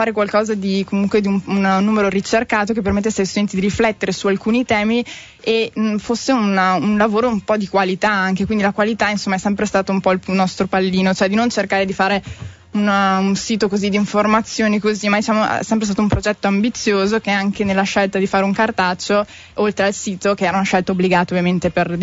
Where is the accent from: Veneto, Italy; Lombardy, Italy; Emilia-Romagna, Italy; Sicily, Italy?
Veneto, Italy; Verona; now in Trento, Italy; sono studentessa al quinto anno di giurisprudenza qui a Trento. Sono di Verona, ma appunto ormai trapiantata qui da 5 anni.